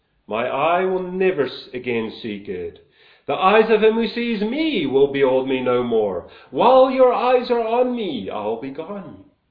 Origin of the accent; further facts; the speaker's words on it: Highveld, South Africa; I grew up in Highveld, where the mist could get so thick that you couldn't see 5 meters in front of you.